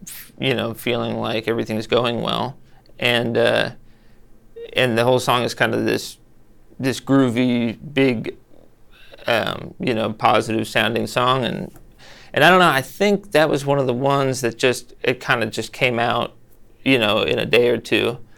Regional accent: California, United States; I'm from Northern California, but I get that I'm from the South, or I get that I'm from like the Netherlands.

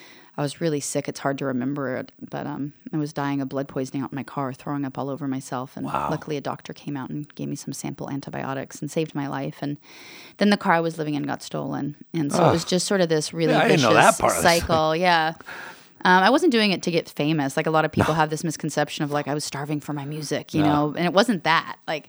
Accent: Alaska, United States; I mean, I was raised in Alaska in a saddle barn with an outhouse, so living in your car in San Diego didn't seem that bad.

